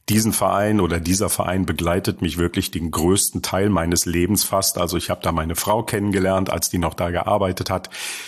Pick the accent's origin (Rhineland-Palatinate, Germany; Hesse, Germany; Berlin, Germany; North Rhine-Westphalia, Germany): North Rhine-Westphalia, Germany; Leverkusen; also born or lived in Cologne; Richtung Nordsee starten, dort, wo ich jetzt seit fast 3 Jahren wohne, eigentlich als gebürtiger Rheinländer, weil eigentlich komme ich aus Leverkusen. Mhm. Gut, ich bin in Köln geboren, aber als Leverkusener verschweigt man das immer mal ganz gerne.